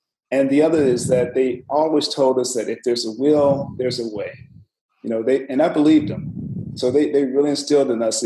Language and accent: English; Flint, Michigan, United States; Well, actually, I grew up in Flint, Michigan.